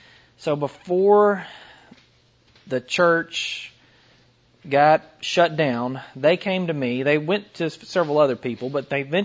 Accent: Fayetteville, Arkansas, United States; And I'm from the Northwest Arkansas area, mainly Fayetteville, Springdale, and some of those smaller towns around that area.

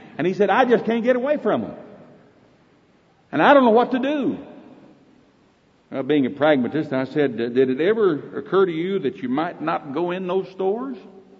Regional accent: Oklahoma, United States; accent: Oklahoma; That's sort of a loose translation. That's Oklahoma English. By the way, accent. Thank you, John. Is my accent bothering you?

